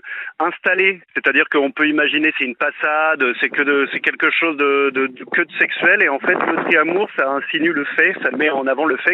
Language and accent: French; Paris, Île-de-France, France; now in Bourgogne, France; je suis parisien, j'ai 32 ans.